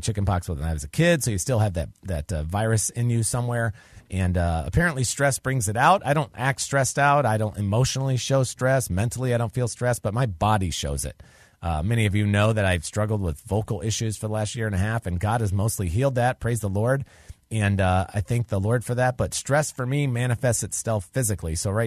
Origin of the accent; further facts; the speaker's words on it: North Carolina, United States; this is specific to you on the Truth Radio Network here in North Carolina, which is my home state.